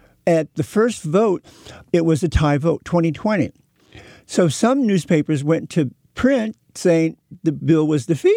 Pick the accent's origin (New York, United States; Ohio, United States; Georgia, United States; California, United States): California, United States; Sacramento; So it was like, okay, I'm from Sacramento. I know the capitol.